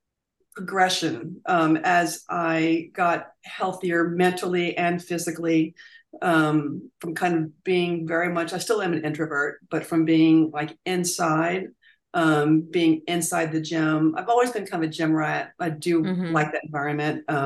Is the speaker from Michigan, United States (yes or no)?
no; Virginia, United States; So my sister actually for my 40th birthday, I grew up in Virginia